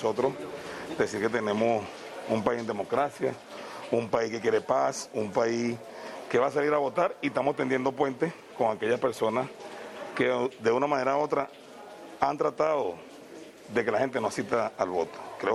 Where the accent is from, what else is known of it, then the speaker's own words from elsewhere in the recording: Venezuela; lo que queremos nosotros como venezolanos